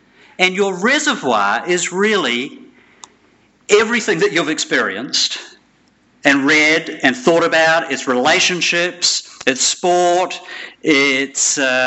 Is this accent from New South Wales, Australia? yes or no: no; Melbourne, Victoria, Australia; I'm from Melbourne.